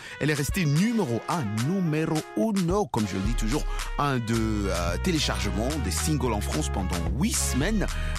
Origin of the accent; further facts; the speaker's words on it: Bamako, Mali; on est ensemble là-bas chez nous à Bamako, on dit Kouraniwa.